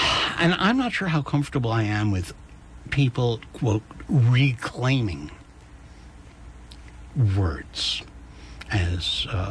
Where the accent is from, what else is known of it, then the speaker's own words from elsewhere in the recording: New York City, New York, United States; I grew up in Jackson Heights. And when I was young, it was called Queer Alley.